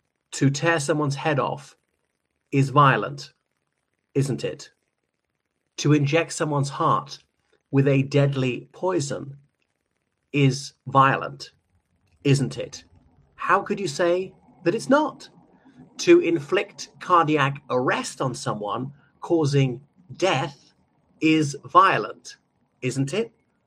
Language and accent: English; Ireland; from Ireland.